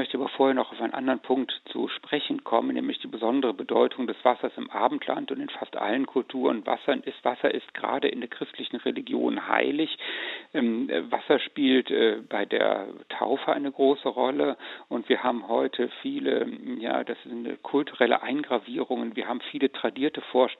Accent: Rhineland, Germany; Ich stamme aus dem Rheinland, da sind die wunderbaren Quellen in der Eifel

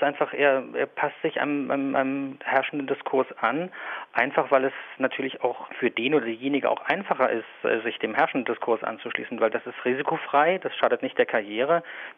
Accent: East Germany, Germany; Ich bin in der DDR groß geworden.

